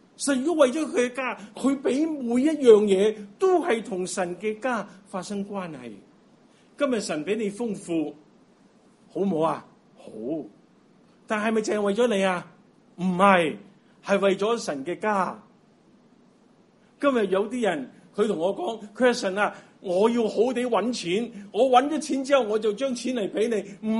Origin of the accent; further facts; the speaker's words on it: China; 我哋中国人每个细路咧，佢最大嘅贡献就系乖啲嘅啫。